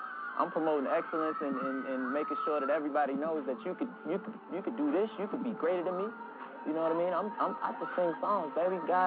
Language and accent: English; Petersburg, Virginia, United States; Because before … from Petersburg, Virginia.